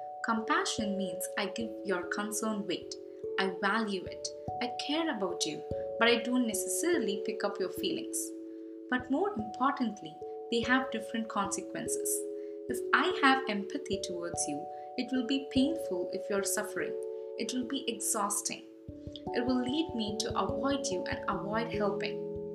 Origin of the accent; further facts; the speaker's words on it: South India, India; English is a second language; If I think myself as a South Indian, I will be more inclined to my native language speaking people. If I think about myself as an Indian, I will be more inclined towards helping the suffering of Indian people.